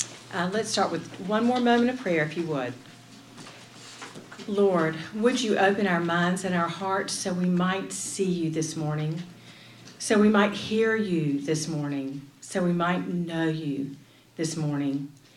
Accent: Raleigh, North Carolina, United States; After a fellowship to graduate school, I'd moved back to my hometown, Raleigh.

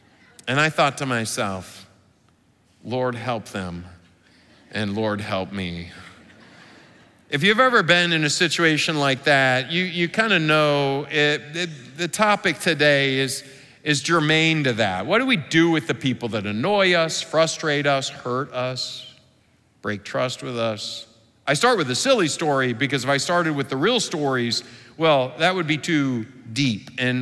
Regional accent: Michigan, United States; my wife and I were in my home state of Michigan taking a tour of some different sites

